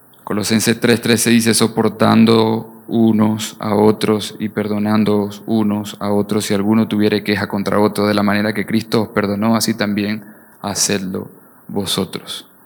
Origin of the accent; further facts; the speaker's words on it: Venezuela; Y no es porque soy venezolano